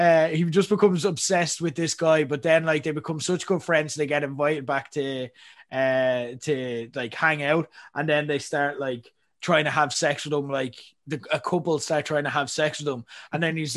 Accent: Blanchardstown, Leinster, Ireland; Like, if something back where I grew up in Blanchardstown was wrong, it wouldn't affect my life in any way because it's 15 kilometers away.

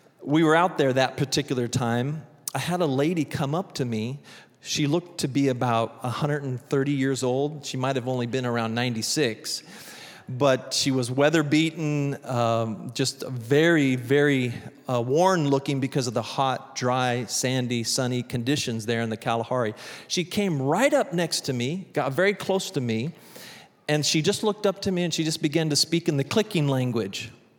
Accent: California, United States; My wife and I hail from the Northwest. I grew up in California, and Debbie grew up in Washington State, and previously we pastored in Washington.

